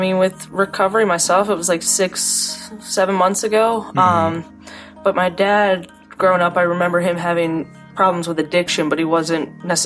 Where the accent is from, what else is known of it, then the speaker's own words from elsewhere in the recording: Catonsville, Maryland, United States; Like I said, I'm from Catonsville, born and raised.